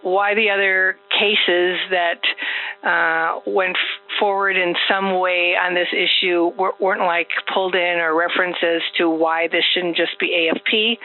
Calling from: Minnesota, United States; I'm calling from Minnesota and from a nonprofit organization

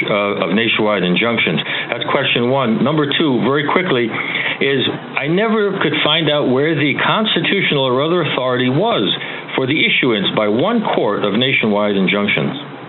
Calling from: Connecticut, United States; Hi, I'm calling from Connecticut, and terrific panel.

